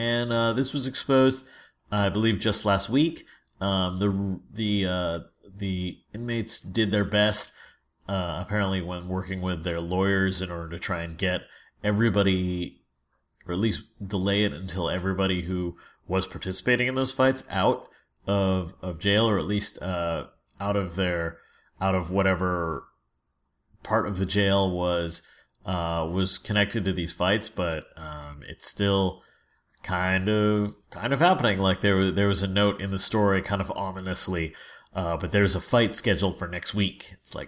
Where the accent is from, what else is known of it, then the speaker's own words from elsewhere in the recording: San Francisco, California, United States; especially because it's about my hometown, San Francisco.